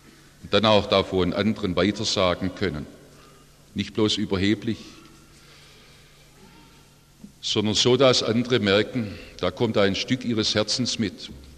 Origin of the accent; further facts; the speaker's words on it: Stuttgart, Baden-Württemberg, Germany; Ich habe in meiner Heimatgemeinde in Stuttgart den Segen eines Gemeindebesuchsdienstes erlebt